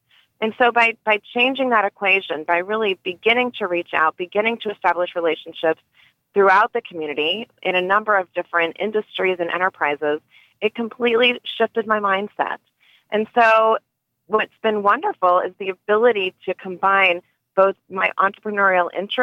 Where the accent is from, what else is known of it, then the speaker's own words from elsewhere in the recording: Kansas City, United States; Well, I'm originally from Kansas City, as you mentioned